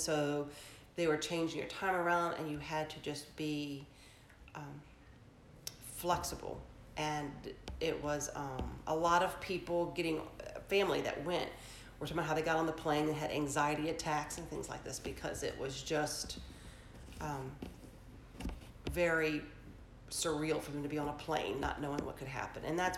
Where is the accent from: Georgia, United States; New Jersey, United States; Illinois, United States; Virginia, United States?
Virginia, United States; Smithfield; He grew up in Suffolk, I grew up in Smithfield